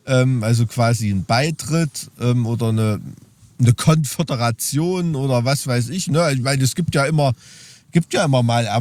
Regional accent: East Germany, Germany

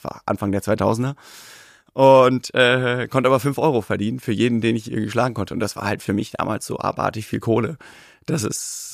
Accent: Cape Town, Western Cape, South Africa; ich bin damals in Kapstadt aufgewachsen und da ist ja diese Outdoor-Sportkultur

